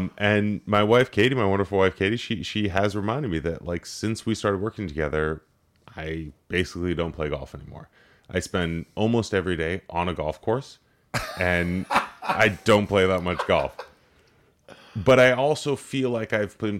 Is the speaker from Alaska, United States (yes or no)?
no; Los Angeles, California, United States; Yeah, I mean, growing up in Los Angeles, I worked in politics. I mean, that's kind of my background, is working in City Hall and working to make the city I grew up in and love better